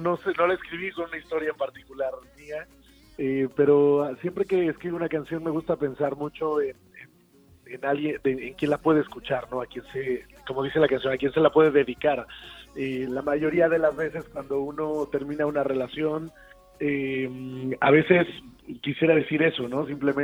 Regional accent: Tlaxcala, Mexico; Mira, yo soy Tlaxcala. Tlaxcala es la provincia más pequeñita de todo México.

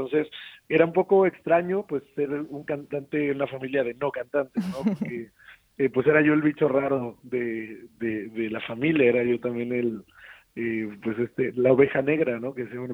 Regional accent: Tlaxcala, Mexico; Mira, yo soy Tlaxcala. Tlaxcala es la provincia más pequeñita de todo México.

